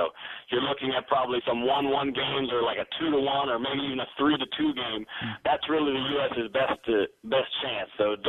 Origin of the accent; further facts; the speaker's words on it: Maryland, United States; I'm from the D.C. area, so I grew up in Montgomery County.